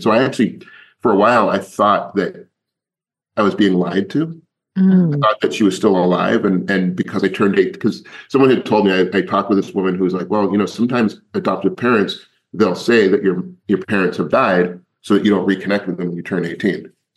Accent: New York, United States; born there; I was born in New York. I was born in Grantsville, New York.

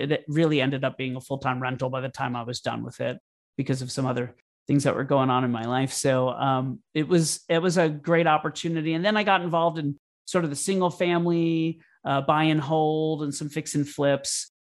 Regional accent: Orlando, Florida, United States; moved away as an adult; Sure. I grew up in Orlando, Florida. I moved to New York to pursue a career in theater.

